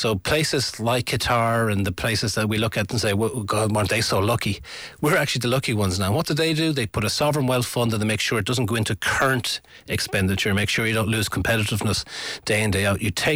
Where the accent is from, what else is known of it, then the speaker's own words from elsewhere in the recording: Ireland; as Irish people, we may be looking at the chaos that is their leadership there.